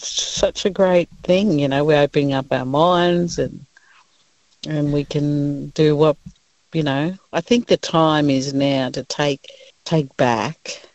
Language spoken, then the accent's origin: English; Sydney, New South Wales, Australia; Obviously, I was so far away growing up in Sydney.